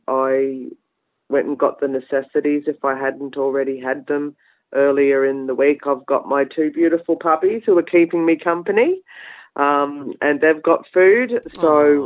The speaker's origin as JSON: {"language": "English", "country": "Australia", "lives_now": "Labrador, Australia", "said": "Hi, I'm my mob's Githabul, Bundjalung, so neighbouring mob of the Gold Coast, Yugambeh language speaking people. So just at the back of Bow Desert, and I live on the northerly side of the Gold Coast in Labrador currently."}